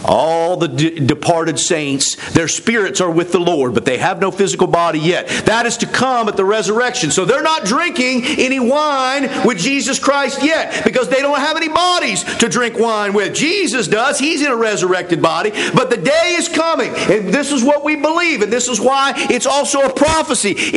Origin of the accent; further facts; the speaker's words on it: West Virginia, United States; but the church that I grew up in West Virginia, they used regular wine.